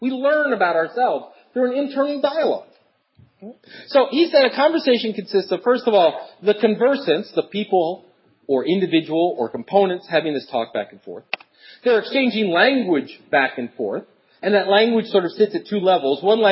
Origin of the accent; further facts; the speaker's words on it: Syracuse, New York, United States; And I'm from Syracuse, and I'm going, it's not snowing, it's a great day, right?